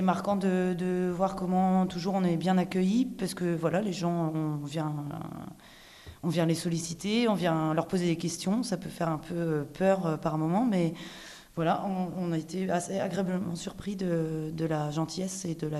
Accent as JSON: {"language": "French", "town": "Île de Sein", "region": "Brittany", "country": "France", "tie": "born or raised there", "lives_now": "Douarnenez, France", "said": "On habite à Douarnenez, mais moi je suis originaire de l'île de Sein"}